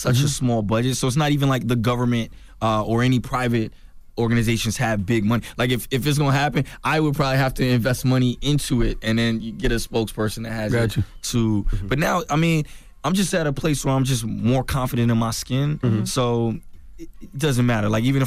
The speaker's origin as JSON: {"language": "English", "region": "North Carolina", "country": "United States", "said": "I had talked to Jazz, figured out she was from South Carolina. I was from North Carolina."}